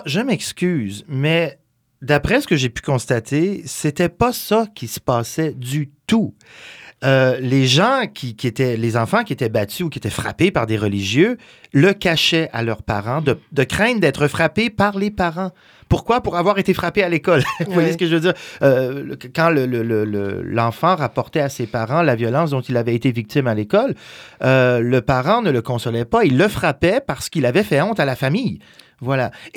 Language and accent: French; Quebec, Canada; quand on vient du Bas-Saint-Laurent-Gaspésie, c'est que les intérieurs sont d'une propreté irréprochable